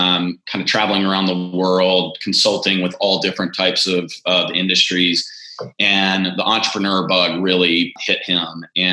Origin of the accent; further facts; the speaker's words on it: Richmond, Virginia, United States; So born and raised in Richmond, Virginia. My dad was born in Richmond. My mom was born in a tiny little town called Emporia. And so I have Virginia roots through and through, both kind of city and country.